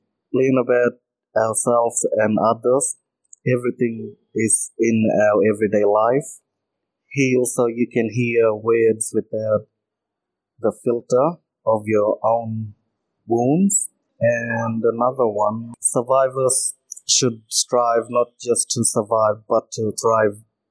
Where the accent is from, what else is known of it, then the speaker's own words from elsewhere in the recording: Hopevale, Queensland, Australia; now in Cairns, Australia; I'm 26 years of age. I'm from Hopevale, but originally from Hopevale, being 1 year living in Cairns, looking for better opportunities.